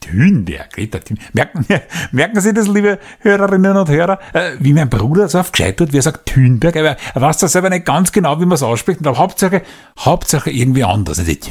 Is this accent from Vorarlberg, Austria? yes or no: no; Vienna, Austria; spürst das richtig, wie als Wiener ab dem Rapidstadion von Kilometer zu Kilometer dein Sympathiewert sinkt.